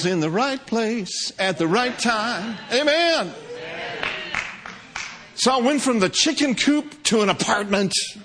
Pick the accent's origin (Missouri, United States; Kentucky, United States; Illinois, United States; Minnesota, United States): Minnesota, United States; I'm from Minnesota. I'm from cold country.